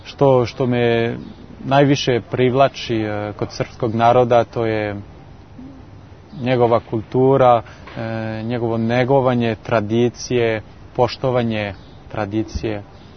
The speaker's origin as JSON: {"language": "Serbian", "country": "France", "second_language": "Serbian", "said": "kad sam ja došao kao Francuz, oni su bili oduševljeni, oni su me prihvatili, nije bilo nikakvih problema nikada."}